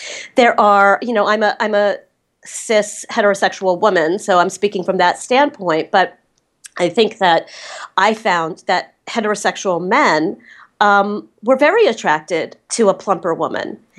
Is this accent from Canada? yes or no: no; Los Angeles, California, United States; And for a woman, especially growing up in Los Angeles, that's huge.